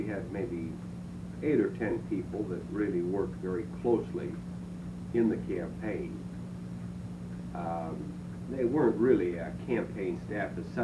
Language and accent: English; Youngstown, Ohio, United States; I was always well known in the 4th Ward and throughout Austintown because I'm from the West Side.